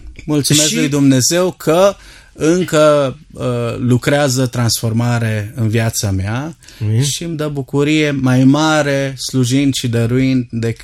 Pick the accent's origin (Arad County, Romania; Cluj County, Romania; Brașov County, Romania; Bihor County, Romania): Bihor County, Romania; Oradea; born there; Chiar din Oradea. M-am născut în Oradea, într-un oraș foarte frumos, un oraș în dezvoltare.